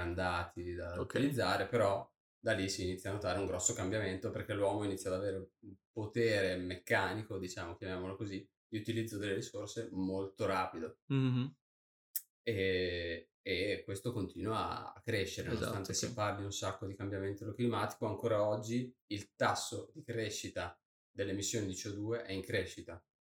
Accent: Imola, Emilia-Romagna, Italy; vengo da Imola, studio attualmente a Bologna, la magistrale in fisica del sistema Terra.

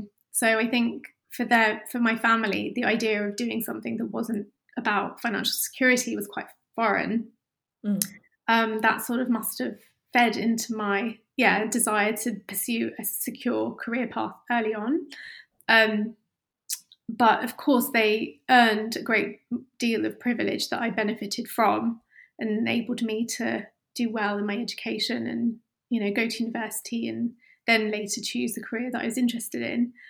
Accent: Luton, East of England, United Kingdom; I grew up in Luton, which is a town just outside London.

